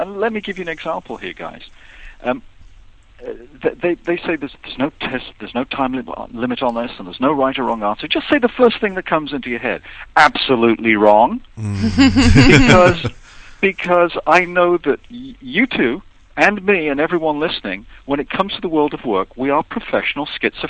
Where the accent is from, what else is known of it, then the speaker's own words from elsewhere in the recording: England, United Kingdom; now in United States; I've lived here longer than I ever lived in England.